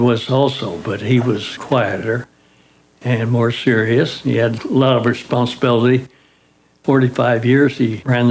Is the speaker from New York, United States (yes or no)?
no; Tulsa, Oklahoma, United States; born there; I was born right here in Tulsa, in the proximity of Swan Lake, Utica Square. I was born in Hillcrest Hospital at that time.